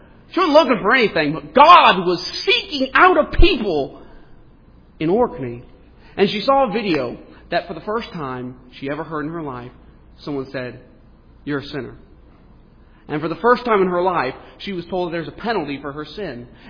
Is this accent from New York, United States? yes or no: no; Texas, United States; I'm an American and I'm a Texan, so I don't do anything delicately.